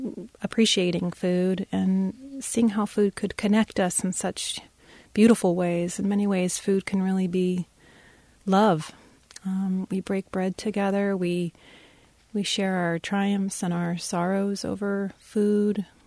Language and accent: English; California, United States; even though I grew up in the Bay Area